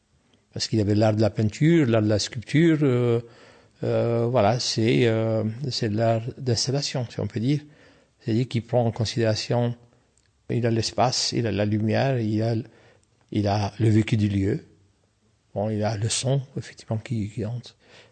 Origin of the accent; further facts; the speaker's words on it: Istanbul, Turkey; Je suis arménien d'Istanbul.